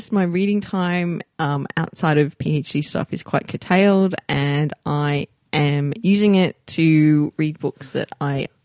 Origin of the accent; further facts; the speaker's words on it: Australia; We're Australian. We're reading Australian books.